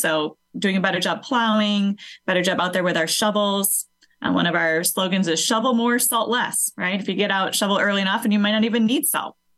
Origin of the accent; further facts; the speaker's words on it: Bloomer, Wisconsin, United States; now in Madison, United States; So I'm down in Madison right now. Yeah, I grew up in northern Wisconsin.